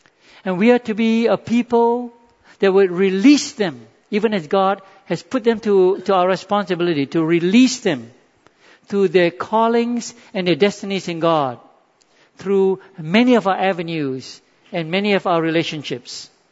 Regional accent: Singapore; it was the beginning of a journey as a Singaporean walking into our destiny

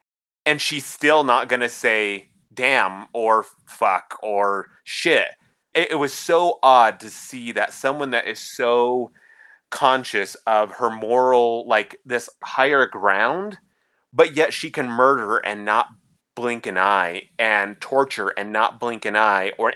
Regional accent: Utah, United States; growing up in Utah, people can't even say hell, they'll say heck.

